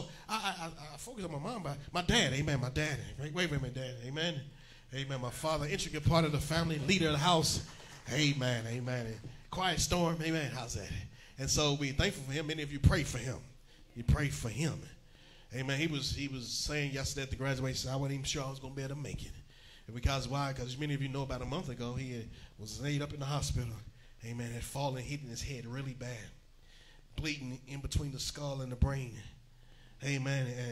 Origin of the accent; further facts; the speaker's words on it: Louisville, Kentucky, United States; A friend of the family there, a former pastor's son, back growing up in Louisville, Kentucky.